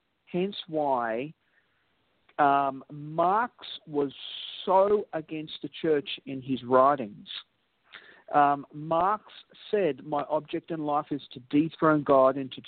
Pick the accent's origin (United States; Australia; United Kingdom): Australia; Now, as an Australian, I'm disconnected from that realm of politics